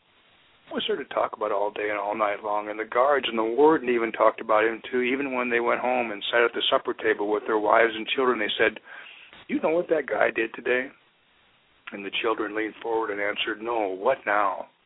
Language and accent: English; Mount Liberty, Nebraska, United States; born or raised there